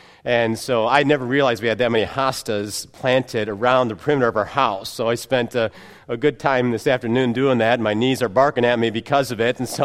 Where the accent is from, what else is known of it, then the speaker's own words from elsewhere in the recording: Joliet, Illinois, United States; I grew up in the Chicago area, Joliet, Illinois. Maranatha Baptist Church of Joliet, Illinois was my home church.